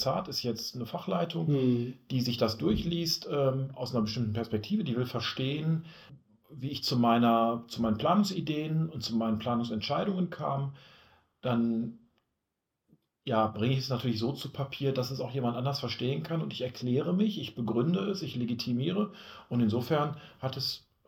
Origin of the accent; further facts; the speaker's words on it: Duisburg, North Rhine-Westphalia, Germany; born there; now in Essen, Germany; ich bin ja gebürtiger Duisburger und bin jetzt in Essen schon seit vielen, vielen Jahren.